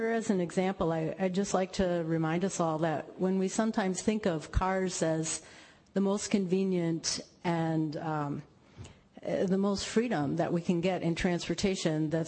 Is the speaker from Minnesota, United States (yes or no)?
yes; Faribault, Minnesota, United States; now in St. Cloud, United States; I live here in St. Cloud. I moved here from Faribault, Minnesota, my hometown.